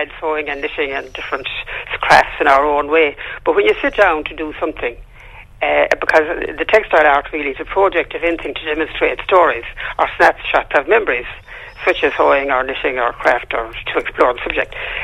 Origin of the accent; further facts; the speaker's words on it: Castlebar, Connacht, Ireland; I'm from Castlebar.